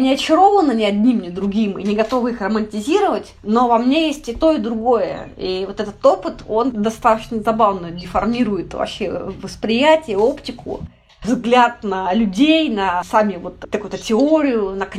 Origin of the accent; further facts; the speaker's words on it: Tolyatti, Samara Oblast, Russia; moved away as an adult; also born or lived in Vladivostok / Rostov-on-Don; now in Moscow, Russia; Я сама родилась в Владивостоке. Очень долго прожила в Тольятти и провела с полукриминальными людьми до 21 года своей жизни. Потом переехала в Ростов-на-Дону, оттуда переехала в Москву.